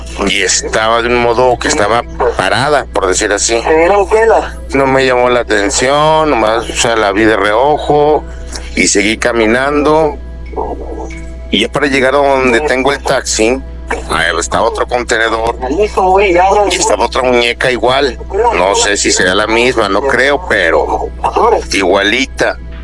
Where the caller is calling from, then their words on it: Aguascalientes, Mexico; de Aguascalientes